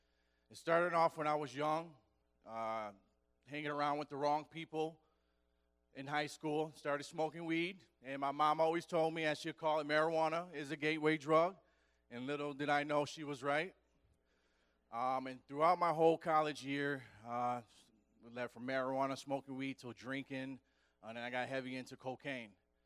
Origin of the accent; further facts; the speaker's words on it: Rochester, New York, United States; I'm from Rochester, New York. I'm 33 years old, and just like my brother Brian, I was raised up in a church, single parent with two brothers and two sisters.